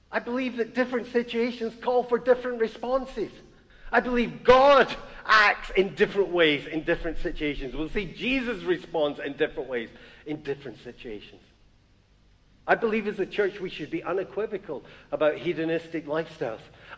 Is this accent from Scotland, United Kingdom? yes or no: yes; Glasgow, Scotland, United Kingdom; because we're Scottish and Glaswegian, we never go off and say, "I love you, bro," and stuff.